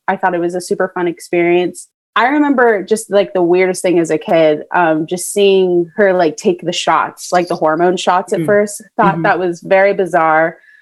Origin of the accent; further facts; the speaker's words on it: Kansas, United States; now in Orange County, United States; So I'm originally from Kansas. I moved to Orange County like by myself without my family about 4 years ago.